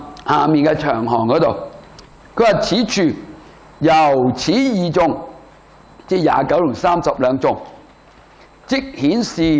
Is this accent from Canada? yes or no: no; China